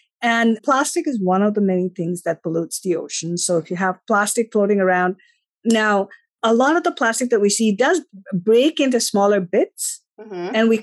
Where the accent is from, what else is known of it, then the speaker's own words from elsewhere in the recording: India; So when I was growing up, I grew up in India